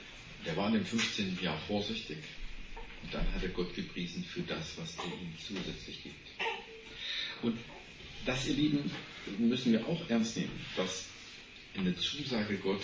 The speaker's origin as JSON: {"language": "German", "region": "East Germany", "country": "Germany", "tie": "born or raised there", "said": "Der lebt im Westen, ich bin hier im Osten aufgewachsen."}